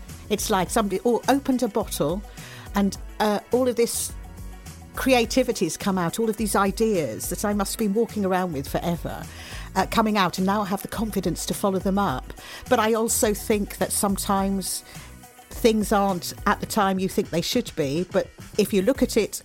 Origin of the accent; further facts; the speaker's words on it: Neath, Wales, United Kingdom; also born or lived in Essex; I remember, because I lived in Essex and Wales, I'm from South Wales originally.